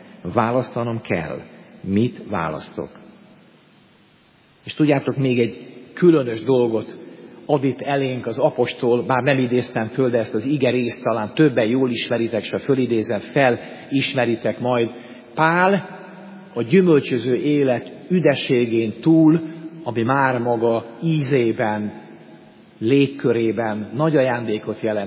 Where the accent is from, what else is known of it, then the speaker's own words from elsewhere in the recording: Hungary; Végtelen hála van a szívemben, hogy magyar vagyok, hogy itt élhetek a hazámban.